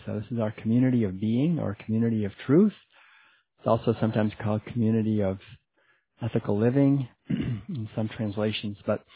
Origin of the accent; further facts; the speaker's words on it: New England, United States; I didn't realize that growing up in New England.